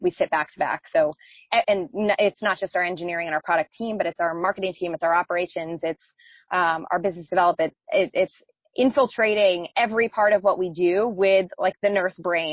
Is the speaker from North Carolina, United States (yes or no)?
no; New Jersey, United States; moved away as an adult; now in California, United States; I'm originally from New Jersey. So, you know, was in New Jersey and then went to school in Philadelphia, and an opportunity arose for me to move out here to California right after nursing school.